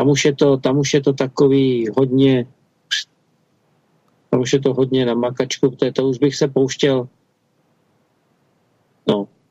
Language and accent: Czech; Prague, Czechia; protože jako Pražák se každý rok chodil do zoologické zahrady